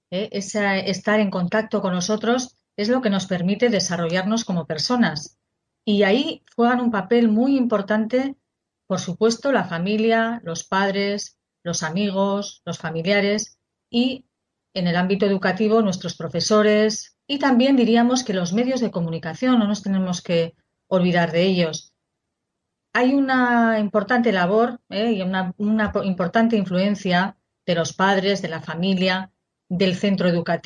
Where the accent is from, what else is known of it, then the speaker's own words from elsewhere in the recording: Basque Country, Spain; Spanish is a second language; En mi tierra decimos arratsaldeon, porque también hablamos, en el País Vasco hablamos, además de la lengua española, hablamos euskera.